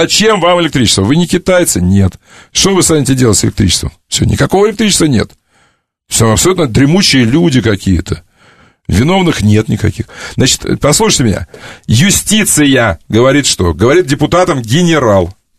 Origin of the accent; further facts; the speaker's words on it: Taiturka, Irkutsk Oblast, Russia; я как бы в деревне жил. Я жил, если на север от Иркутска поехать на реку Белая, там, где она впадает в Ангару, там есть деревня Тайтурка. Я из Тайтурки сам.